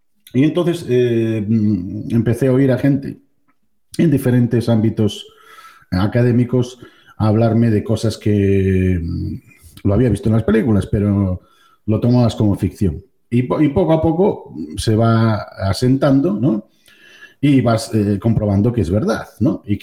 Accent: Spain; now in United States; después de vivir allí casi 28 años, o sea que soy, digamos, más americano que español

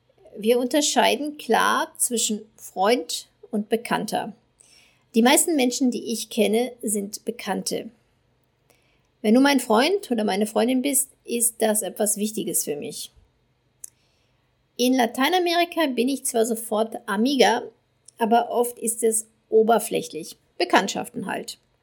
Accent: Northern Germany, Germany; Ich komme aus dem Norden und habe nie in meinem Leben einen Dirndl besessen.

